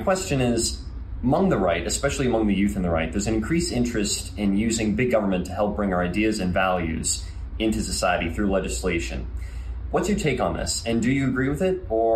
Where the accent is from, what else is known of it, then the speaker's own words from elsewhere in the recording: Boston, Massachusetts, United States; I'm from Boston, Massachusetts.